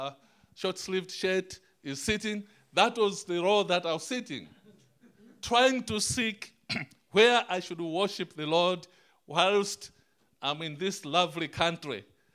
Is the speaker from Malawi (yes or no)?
yes; Malawi; Now, I said we are coming from Malawi.